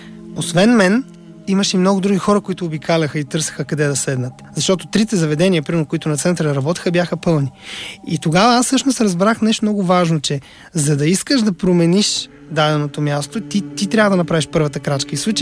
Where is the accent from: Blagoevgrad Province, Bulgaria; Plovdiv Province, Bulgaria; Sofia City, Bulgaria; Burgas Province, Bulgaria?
Plovdiv Province, Bulgaria; Plovdiv; now in Gabrovo, Bulgaria; Аз съм родом от Пловдив. Когато преди 9 години излязох от Пловдив и тръгнах в по-малки населени места, първо Силистра, след това съответно преди 8 години в Габрово